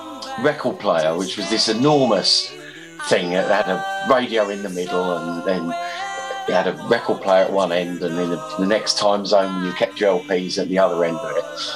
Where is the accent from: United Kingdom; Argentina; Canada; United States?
United Kingdom; Medway, South East England; I'll be leaving the ghetto and returning to my hometown of Medway.